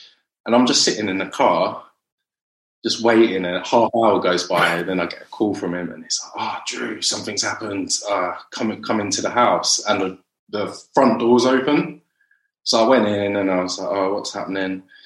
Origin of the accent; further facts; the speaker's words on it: Dorking, South East England, United Kingdom; now in Horsham, United Kingdom; So I'm from Horsham now. I moved out, but from like Surrey way, so Dorking.